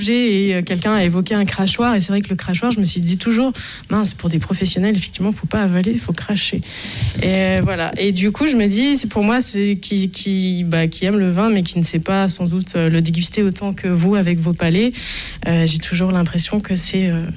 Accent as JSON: {"language": "French", "region": "Auvergne-Rhône-Alpes", "country": "France", "said": "n'étant pas de la région, pour ma part, en tout cas, moi, je suis de Haute-Savoie"}